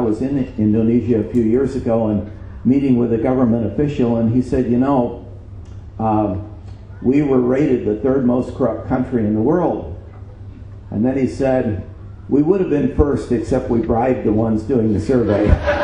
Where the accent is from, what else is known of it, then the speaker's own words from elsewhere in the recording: United States; I come from the United States, and people in the United States like to think, well, everyone else is corrupt, but we are not.